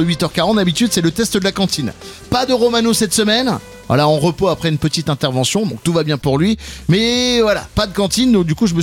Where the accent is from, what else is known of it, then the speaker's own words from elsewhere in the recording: Grand Est, France; On vous présente une application qui cartonne dans pas mal de villes en France, mais pas encore chez nous en Alsace.